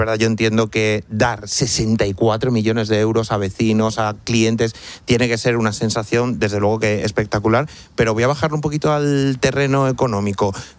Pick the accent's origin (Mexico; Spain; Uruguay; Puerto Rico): Spain; Talaván, Extremadura; una participación de 5 euros de la Lotería de la Virgen de mi pueblo, de Talaván, en la provincia de Cáceres.